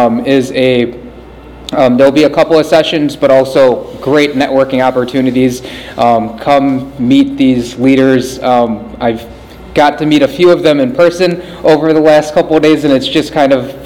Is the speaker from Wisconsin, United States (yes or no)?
yes; Wisconsin, United States; And I'm from Wisconsin, so we do things a little bit different there